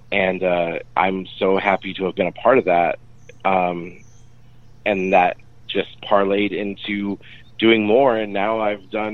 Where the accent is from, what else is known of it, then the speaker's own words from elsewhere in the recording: Michigan, United States; now in Los Angeles, United States; You know, I grew up in Michigan. I went to college in Phoenix, and then I moved to LA to, you know, pursue singing.